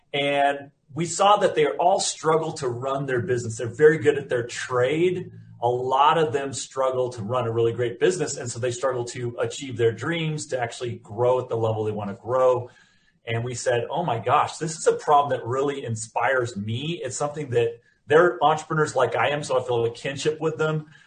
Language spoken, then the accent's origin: English; Seattle, Washington, United States; When I was in high school, I grew up in Seattle.